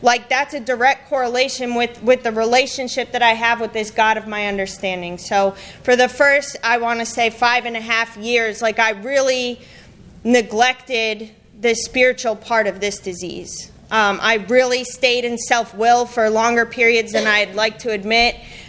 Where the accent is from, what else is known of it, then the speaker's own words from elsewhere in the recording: Rhode Island, United States; moved away as an adult; now in Texas, United States; I'm not from here. I'm from Rhode Island. And I got shipped down to Texas to a treatment center, and 7 years later, I'm still here.